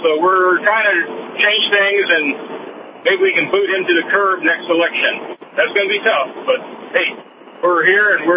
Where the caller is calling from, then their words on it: New York, United States; Yeah, I'm calling from behind enemy lines. I'm up here in the evil empire of New York State, brother.